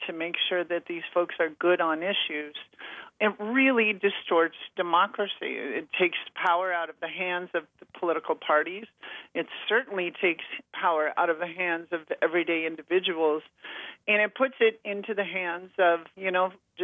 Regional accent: Montana, United States; I'm from Montana. I grew up hearing those stories about the history of the mines in places like Butte, Montana

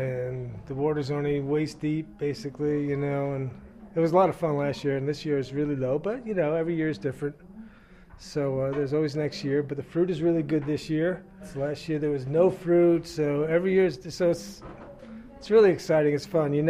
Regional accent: Phoenix, Arizona, United States; we're up here from Phoenix, and we come every year

